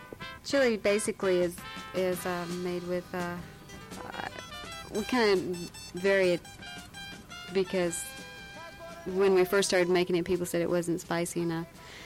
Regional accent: Texas, United States; I'm from Texas, so I know how to make chili.

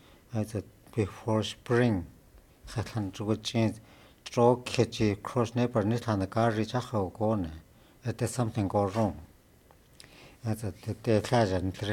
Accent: Fort Yukon, Alaska, United States; Fort Yukon.

